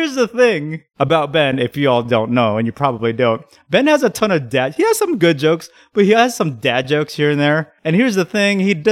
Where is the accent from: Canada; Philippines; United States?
Philippines; Well, I'm Filipino